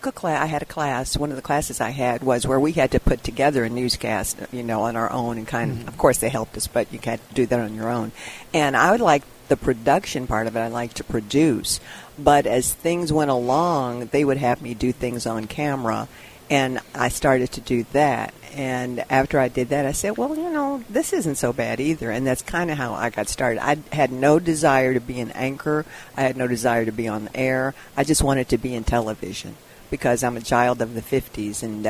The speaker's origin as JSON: {"language": "English", "town": "Detroit", "region": "Michigan", "country": "United States", "said": "Uh-huh. Detroit, Michigan, near 8 Mile Road. You know, the movie 8 Mile, and I know that world well. It was a great place to live."}